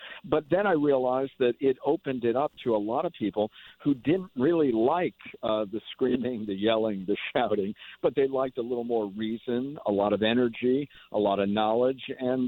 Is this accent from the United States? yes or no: yes; Waterbury, Connecticut, United States; And I went back to my hometown, and I talk about this in my book. And it was one of those difficult moves, in a sense, because I had been kind of playing in a big ball yard, if you will. But I came back to Waterbury.